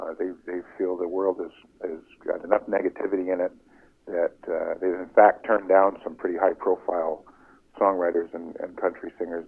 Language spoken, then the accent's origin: English; Ontario, Canada; Well, I grew up in Norfolk County, not too far from where the Dangles grew up.